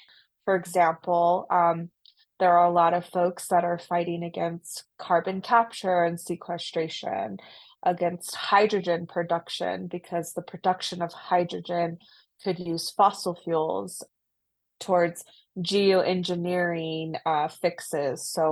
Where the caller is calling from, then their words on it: Sandia, New Mexico, United States; am from Sandia Pueblo and Yuchi. I'm the executive director for Pueblo Action Alliance, and I'm calling in from Sandia, New Mexico.